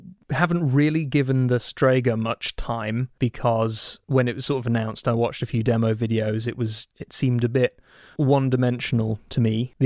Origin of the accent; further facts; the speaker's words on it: Bedford, East of England, United Kingdom; my hometown of Bedford.